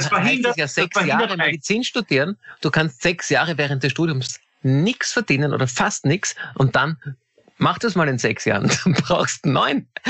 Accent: Austria; bei uns in Österreich

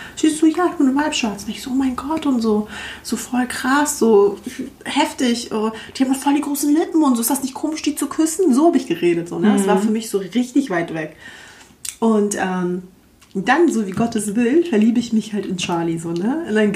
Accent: Hamburg, Germany; wir sind halt in Wilhelmsburg groß geworden beide, das ist so ein Ghetto so in Hamburg.

